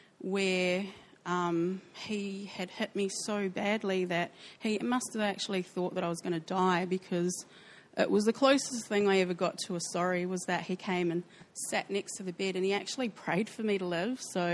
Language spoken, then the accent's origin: English; New Zealand; accent: New Zealand; So I'm obviously from New Zealand. You can tell by my accent. And so I'm from a tiny little town in New Zealand that's so small that they actually put a bypass through it so you don't actually have to go to the town anymore.